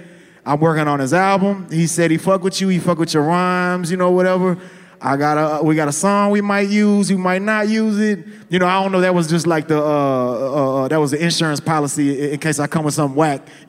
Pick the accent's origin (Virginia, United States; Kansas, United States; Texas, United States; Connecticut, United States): Texas, United States; Houston; Now, I'm from Houston, so freestyling is like in our blood.